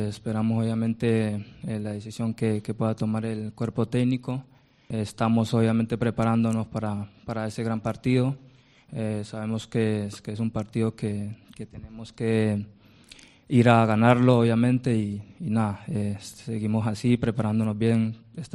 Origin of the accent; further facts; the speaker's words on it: Colombia; moved away as an adult; Sí, creo que desde que salí de mi país, de Colombia, vengo muy con unas buenas expectativas